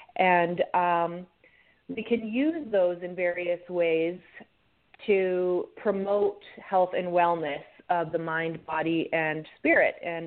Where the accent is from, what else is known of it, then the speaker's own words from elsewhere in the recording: Saanich, British Columbia, Canada; So I'm from Saanich.